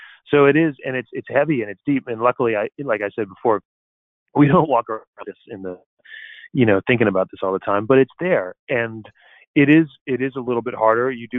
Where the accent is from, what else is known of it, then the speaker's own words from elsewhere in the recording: Brooklyn, New York, United States; And for us being from the North, you know, I'm from Brooklyn, and people ask all the time, you know, how did you come to love bluegrass?